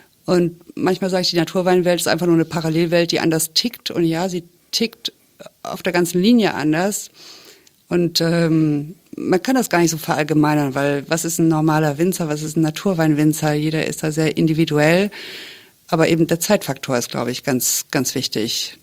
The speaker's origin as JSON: {"language": "German", "country": "France", "tie": "born or raised there", "also_born_or_lived": "Germany", "said": "meine Herkunft, ich bin wirklich deutsch, aber ich bin in Frankreich aufgewachsen. Also mein Herz ist wirklich halb französisch."}